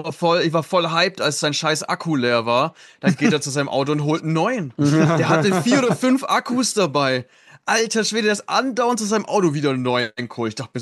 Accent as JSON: {"language": "German", "country": "Germany", "said": "Aber als Deutscher, der reisen muss, muss man zwangsweise Kohle haben oder alles, was man hat, dafür rausknallen."}